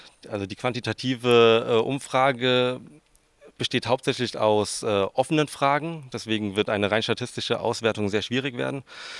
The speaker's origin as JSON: {"language": "German", "town": "Darmstadt", "region": "Hesse", "country": "Germany", "lives_now": "Erfurt, Germany", "said": "Ich komme aus Südhessen, aus dem schönen Darmstadt."}